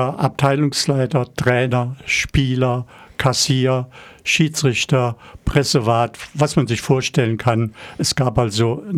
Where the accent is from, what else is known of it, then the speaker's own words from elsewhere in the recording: Koblenz, Rhineland-Palatinate, Germany; Ich stamme ursprünglich aus Koblenz. Koblenz war eine große Garnisonsstadt, Amerikaner, Engländer, Franzosen.